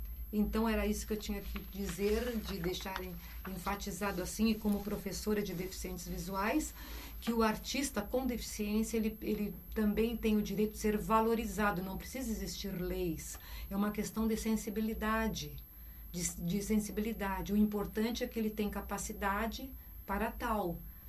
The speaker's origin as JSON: {"language": "Portuguese", "town": "Rio Grande", "region": "Rio Grande do Sul", "country": "Brazil", "said": "Eu era de Rio Grande, né? Eu sou de Rio Grande, do interior do estado"}